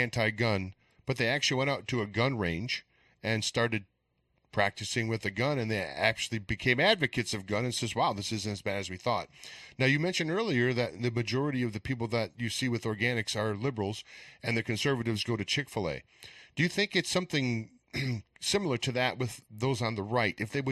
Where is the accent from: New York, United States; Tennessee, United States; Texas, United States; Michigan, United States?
Michigan, United States; Detroit; But I came from Detroit